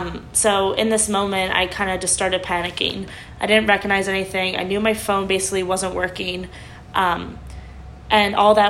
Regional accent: Bermuda; I'm from Bermuda, and metros or train systems just aren't a thing.

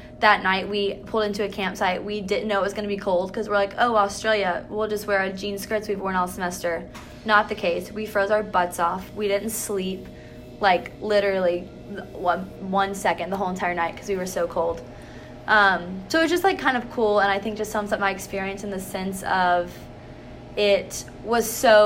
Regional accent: United States; I was like, look, I'm American, I don't know how to drive a stick shift.

